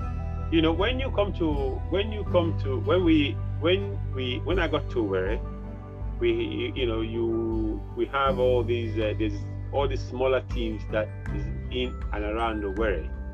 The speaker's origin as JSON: {"language": "English", "region": "Lagos", "country": "Nigeria", "tie": "born or raised there", "said": "I didn't grow up in Owerri. I grew up in Lagos, and coming to stay in Owerri for the first time."}